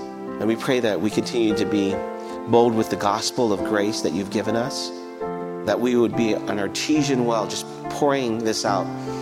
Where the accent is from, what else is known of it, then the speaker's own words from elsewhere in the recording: United States; No, I'm not Chinese. I'm not Chinese. You know, I'm American.